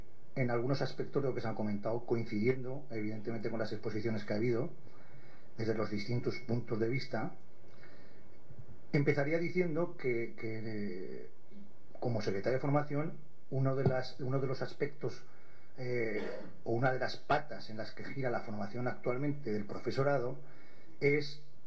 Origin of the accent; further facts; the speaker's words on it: Aragon, Spain; de la Comunidad Autónoma de Aragón. Soy maestro